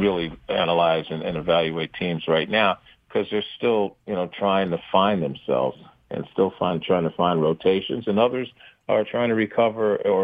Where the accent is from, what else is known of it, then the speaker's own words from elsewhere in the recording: New York City, New York, United States; also born or lived in Brooklyn / Queens; I was born in Brooklyn, you know, lived in Bed-Stuy, East New York for a while, and then when my father got a city job, we moved to Queens and had our own home, you know, in South Jamaica, Springfield Gardens area.